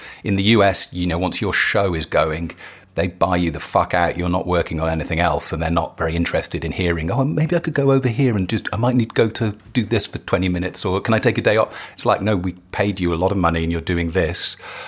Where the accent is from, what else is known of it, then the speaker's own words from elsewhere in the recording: West Midlands, United Kingdom; I grew up in Shropshire, which isn't near enough Manchester. I grew up a Manchester United supporter.